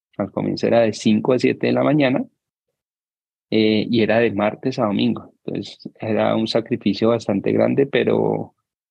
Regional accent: Cali, Valle del Cauca, Colombia; now in Bogotá, Colombia; Pues yo soy de Cali y terminamos en Bogotá por temas laborales de mis papás.

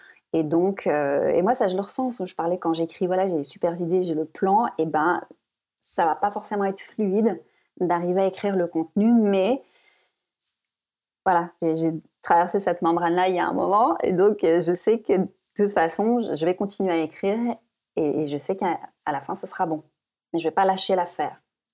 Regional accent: Morocco; Parce que moi, j'ai grandi au Maroc, pas en France.

